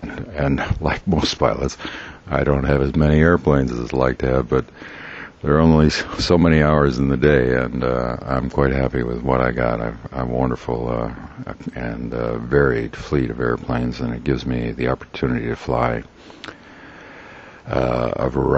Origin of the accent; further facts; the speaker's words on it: Chicago, Illinois, United States; I had always been fascinated by airplanes and had no access to them when I was a kid growing up in Chicago.